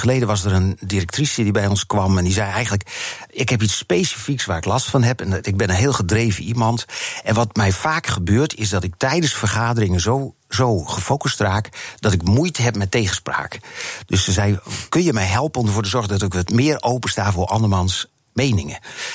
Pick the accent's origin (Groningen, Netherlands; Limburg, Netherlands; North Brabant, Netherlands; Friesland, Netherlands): Friesland, Netherlands; dus we komen uit Friesland, zijn we een beetje trots op